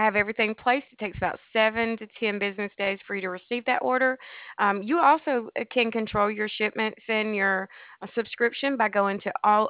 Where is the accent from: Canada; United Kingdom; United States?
United States; Alabama; I'm originally from Alabama.